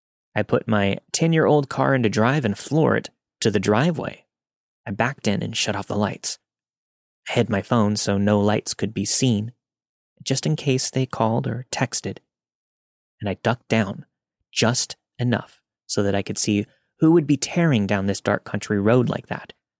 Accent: Midwest, United States; I'm from the Midwest.

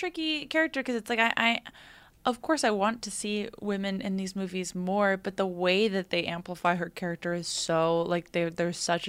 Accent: Boston, Massachusetts, United States; because I'm from Boston, a.k.a. the land

